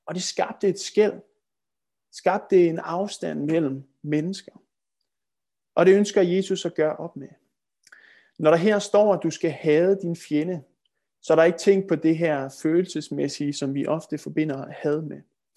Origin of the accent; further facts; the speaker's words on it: Copenhagen, Capital Region of Denmark, Denmark; jeg gik på efterskole, det gjorde jeg i Sønderjylland, og nu er jeg jo født og opvokset i København.